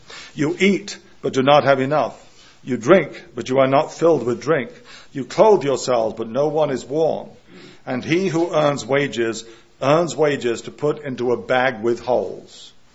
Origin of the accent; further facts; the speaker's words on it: England, United Kingdom; Even in my hometown in England, there's been demonstrations by workers in an oil refinery against foreign workers